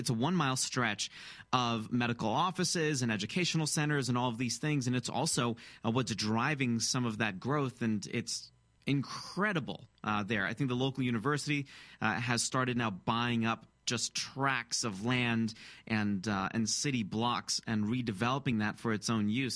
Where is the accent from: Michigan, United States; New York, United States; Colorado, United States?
Michigan, United States; Grand Rapids, state of Michigan, my home state.